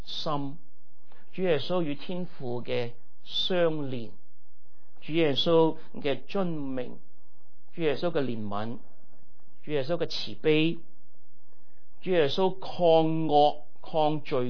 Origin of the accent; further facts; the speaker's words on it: China; 狼可以用羊皮来挂，我们中国人都用这句说话，是不是？